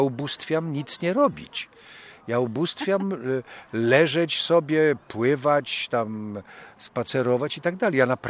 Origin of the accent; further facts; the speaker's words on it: Świętokrzyskie Voivodeship, Poland; Ja jestem prosty chłop z Kieleckiego